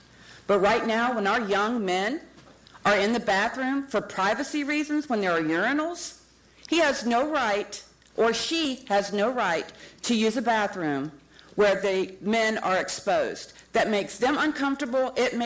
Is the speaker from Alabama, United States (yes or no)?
no; White Marsh, Maryland, United States; I'm from the White Marsh District.